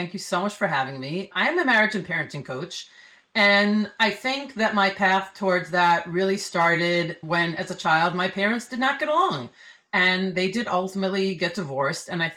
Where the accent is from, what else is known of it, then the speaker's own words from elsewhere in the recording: New York City, New York, United States; now in Israel; So that's who I am. That's what I do. I grew up in New York City. I'm Israeli for 32 years. I love it.